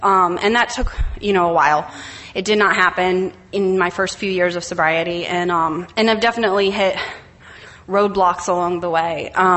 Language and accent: English; New Orleans, Louisiana, United States; Hi, I'm from New Orleans. Area 27, Louisiana.